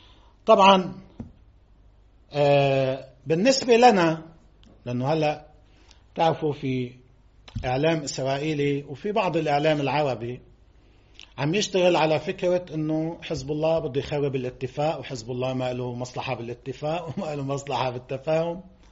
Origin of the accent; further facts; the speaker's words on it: Lebanon; نحن كلبنانيين كشعب لبناني بالدرجة الأولى